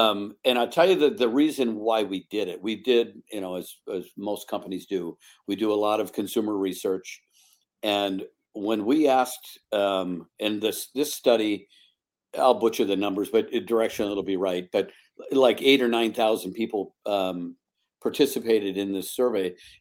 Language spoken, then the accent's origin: English; Wisconsin, United States; I do remember I grew up in Wisconsin, not far from you.